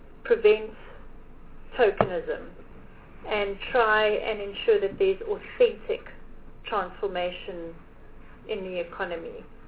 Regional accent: Mahikeng, North West, South Africa; born there; but I was born in Mahikeng.

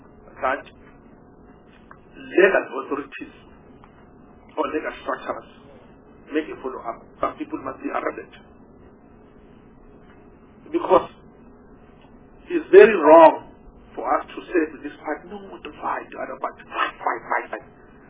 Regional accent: Mpumalanga, South Africa; I am from Bumalanga.

